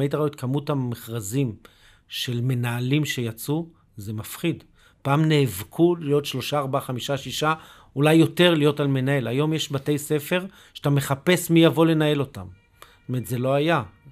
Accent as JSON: {"language": "Hebrew", "town": "Jerusalem", "region": "Jerusalem District", "country": "Israel", "said": "אני מירושלים"}